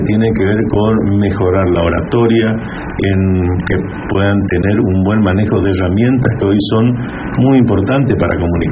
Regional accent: Goya, Corrientes, Argentina; Goyano. Soy de Goya, mi mamá era maestra y mi papá maestro.

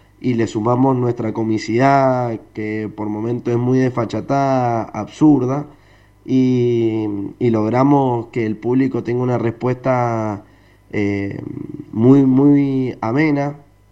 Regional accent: Mendoza, Argentina; somos dos jóvenes mendocinos

